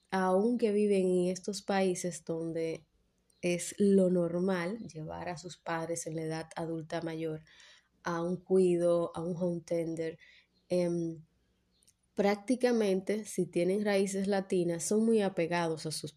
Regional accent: Dominican Republic; yo soy dominicano, pero ya mi papá y mi mamá cumplieron con su deber de padre y madre

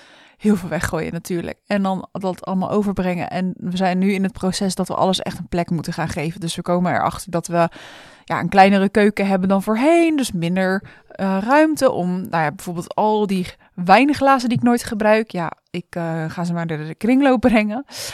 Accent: Rotterdam, South Holland, Netherlands; ik ben Rotterdamse

